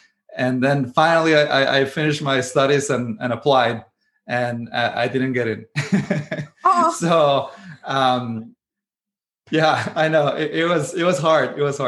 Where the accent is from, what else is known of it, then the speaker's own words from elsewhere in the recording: Monterrey, Nuevo León, Mexico; now in United States; So I was born and raised in Mexico, in Monterrey, Mexico. It's probably like 2 hours from the border of Texas.